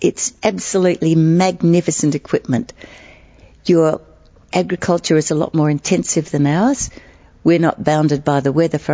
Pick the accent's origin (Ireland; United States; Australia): Australia; Western Australia; Well, I come from Western Australia